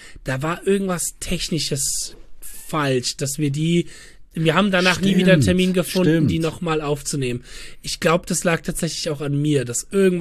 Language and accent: German; Mainz, Rhineland-Palatinate, Germany; als Mainzer ist das Tradition, dass du, wenn du irgendwie ein Musiker im Umfeld meinst, bist, dass du irgendwann mal im Fernsehgarten spielst.